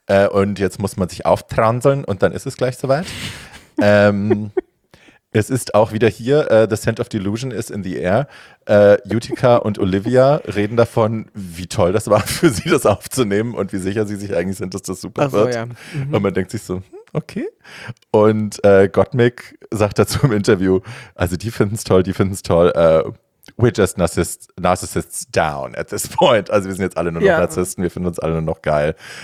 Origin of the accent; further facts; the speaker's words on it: Hofheim, Germany; Und es war am helllichten Tag in der Fußgängerzone bei uns in Hofheim. Also das war ja ein kleines, beschauliches Örtchen, 25.000 Einwohner, wohlhabend.